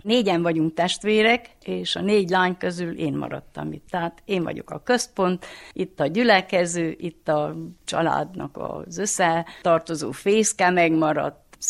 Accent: Zágon, Covasna, Romania; also born or lived in Nagyborosnyó; Zágonba élek, már nagyon rég Nagyborosnyón születtem, gyerekkorom egy részét Nagyborosnyón az anyai nagyszülőkkel is töltöttem

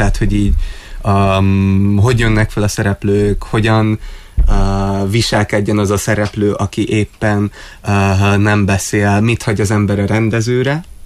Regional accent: Kecskemét, Bács-Kiskun, Hungary; born there; az Kecskeméttől, ahol én születtem, a 5 megyényire

